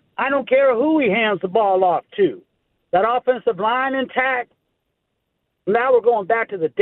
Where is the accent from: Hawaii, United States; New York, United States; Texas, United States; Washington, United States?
Hawaii, United States; moved away; We moved here from Hawaii. I'm from Hawaii in 1971.